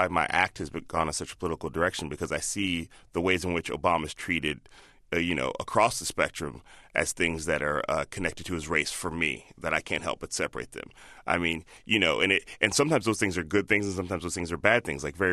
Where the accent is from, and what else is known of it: Chicago, Illinois, United States; born or raised there; also born or lived in Palo Alto / Indianapolis / Boston; now in San Francisco, United States